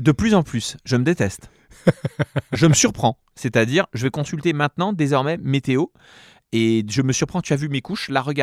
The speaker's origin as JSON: {"language": "French", "region": "Corsica", "country": "France", "tie": "born or raised there", "said": "Alors, j'ai grandi en Corse, donc il faut expliquer que ah, en oui, voilà. Corse, ça bagarre."}